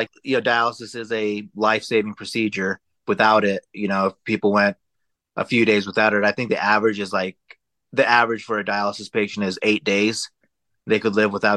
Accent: Sparks, Nevada, United States; And like you said, I grew up in Sparks, Nevada, got my nursing degree.

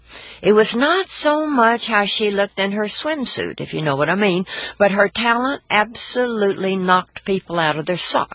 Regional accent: Amarillo, Texas, United States; Now, I grew up in Amarillo, and Amarillo was always at the forefront as a festival giver

